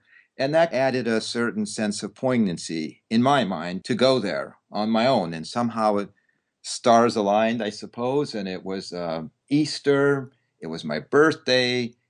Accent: Toronto, Ontario, Canada; born there; I was born in Toronto. My family background, they came from Hungary.

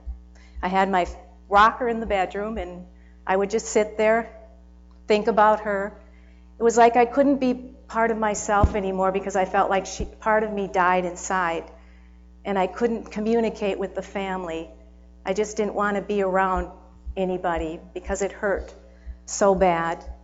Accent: Stevens Point, Wisconsin, United States; I was born and I was raised in Stevens Point, Wisconsin, and my parents were Catholic.

